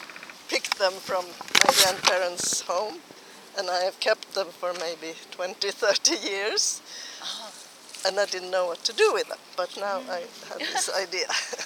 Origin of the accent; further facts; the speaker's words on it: Sweden; English is a second language; from Sweden. And I speak English now